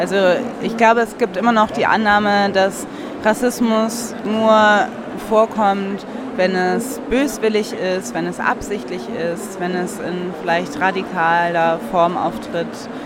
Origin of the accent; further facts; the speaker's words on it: Cologne, North Rhine-Westphalia, Germany; ich bin in Köln aufgewachsen, in einem urbanen Umfeld